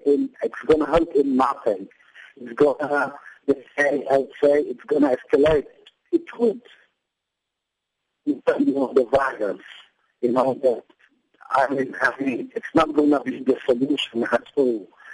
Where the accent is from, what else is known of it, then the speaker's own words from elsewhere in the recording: Aleppo, Aleppo Governorate, Syria; now in Damascus, Syria; I'm originally from Aleppo, but I'm based in Damascus